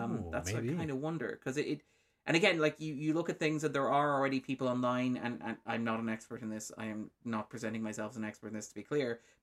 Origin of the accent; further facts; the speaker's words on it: Ireland; I speak as an Irish person who looks at American depictions of Irish culture